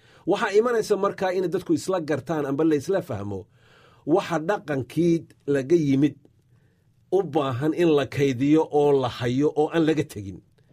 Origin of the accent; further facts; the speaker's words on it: Gabiley, Somalia; dee anigu waxaan ku soo hoos koray Timacadde, Cabdulaahi Suldaan Timacadde Gebile ayaan ku soo hoos koray